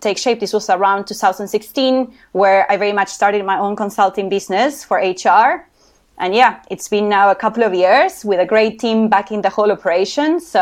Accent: Uruguay; accent: Spanish; English is a second language; moved away as an adult; now in South Africa; you can tell I have an accent. So I have a Spanish accent. I come from Uruguay, but I have been now in South Africa for about 10 years.

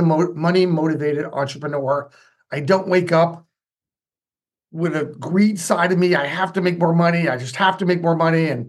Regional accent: New Jersey, United States; I grew up in New Jersey, United States, in a blue-collar type of home, middle-class blue-collar, we call that.

